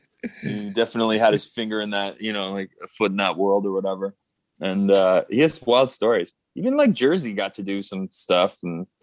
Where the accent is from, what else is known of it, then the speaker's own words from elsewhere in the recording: Toronto, Ontario, Canada; We're from Toronto.